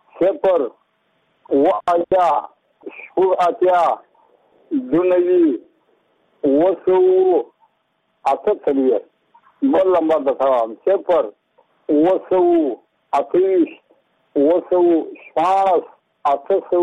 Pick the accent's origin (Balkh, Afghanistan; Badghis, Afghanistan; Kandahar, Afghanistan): Badghis, Afghanistan; Muqur; زه په خپله د بادغیس ولایت یم، د مقر د ولسوالۍ یم، د اندوړې د کلي یم.